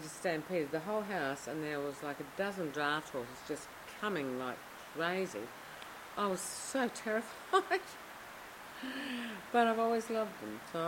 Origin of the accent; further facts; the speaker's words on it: Somerton Park, South Australia, Australia; I was brought up in Somerton Park and my father bought two blocks because they were cheap after the war and built the house there.